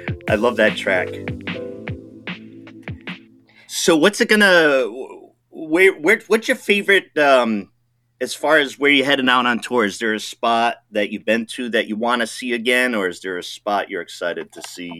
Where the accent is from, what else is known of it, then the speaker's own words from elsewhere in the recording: Rhode Island, United States; I'm originally from Rhode Island, so as you head out there, I'm sure it'll be a hot, fun time.